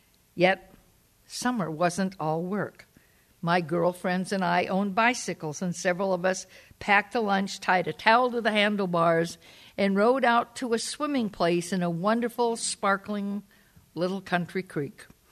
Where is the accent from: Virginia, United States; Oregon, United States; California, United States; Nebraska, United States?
Oregon, United States; Corvallis; born there; I was born in Corvallis, Oregon. Never mind that. I know we're in Eugene.